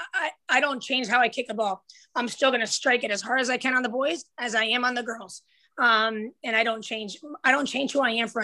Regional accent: New Jersey, United States; Because I'm from New Jersey and I was recruited by the bigger schools.

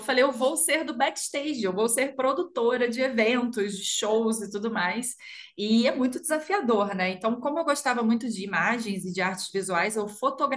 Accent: Niterói, Rio de Janeiro, Brazil; Mas eu sou de Niterói, do Rio de Janeiro, ali, estado do Rio de Janeiro.

